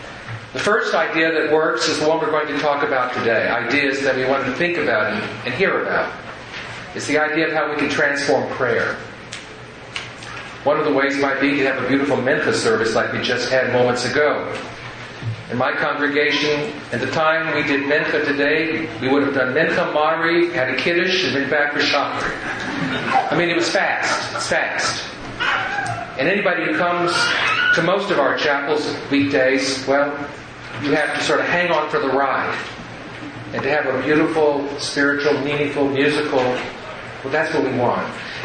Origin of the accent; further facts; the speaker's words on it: Houston, Texas, United States; I'm from Houston.